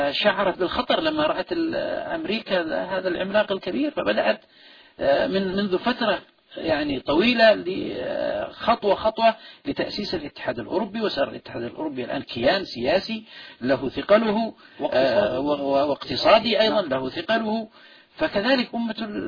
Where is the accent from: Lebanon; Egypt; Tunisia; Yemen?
Yemen; بالنسبة عندنا في اليمن